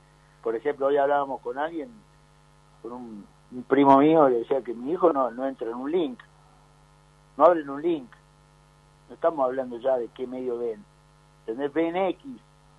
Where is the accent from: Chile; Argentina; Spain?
Argentina; le dé seguridad a los dueños del oro que somos todos los argentinos.